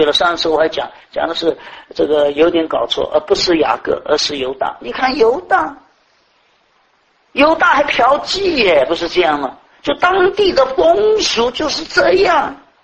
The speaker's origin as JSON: {"language": "Chinese", "region": "Yunnan", "country": "China", "said": "今天我们人，用我们云南人讲说"}